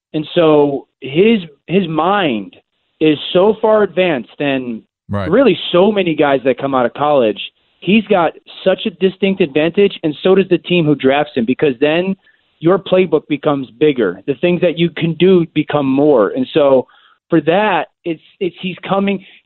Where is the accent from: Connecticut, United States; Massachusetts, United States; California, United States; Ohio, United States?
Connecticut, United States; I'm from actually Fairfield County, Connecticut. You know, about an hour from Storrs